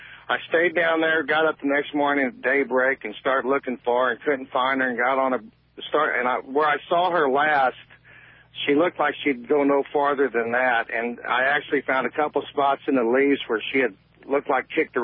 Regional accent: Jefferson City, Missouri, United States; I have a farm not too far from you. I'm from Jeff City. We have a farm down in Chemoy, Missouri.

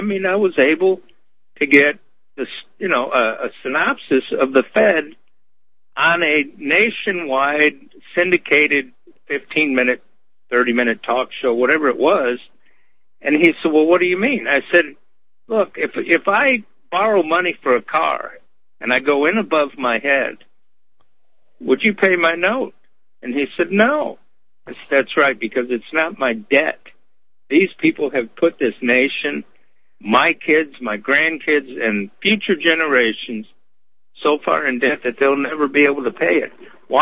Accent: Michigan, United States; born there; I was born in Michigan

